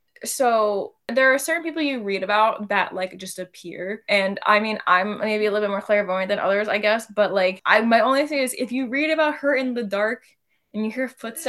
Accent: Florida, United States; so I grew up in South Florida, we were middle class

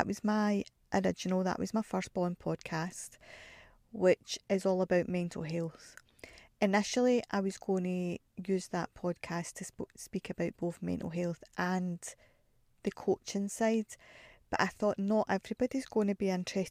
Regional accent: Glasgow, Scotland, United Kingdom; Well, as you can hear, I am from Glasgow, still live in Glasgow at the minute.

